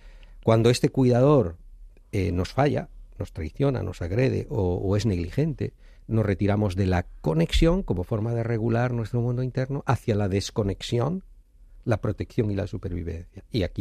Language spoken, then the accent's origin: Spanish; Galicia, Spain; te diré soy psicólogo, te diré soy gallego